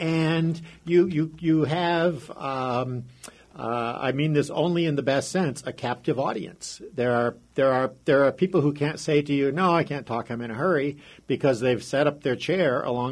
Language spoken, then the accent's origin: English; Michigan, United States; moved away as an adult; So I'm from Michigan and spent most of my life in Michigan before I moved to Washington for work.